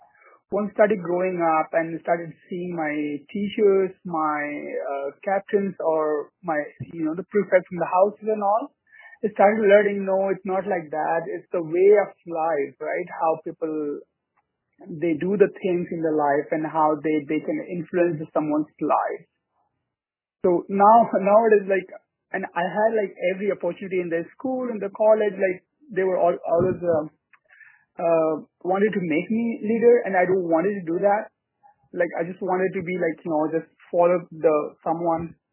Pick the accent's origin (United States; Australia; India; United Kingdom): India; English is a second language; It was all related to something like I'm from India, right?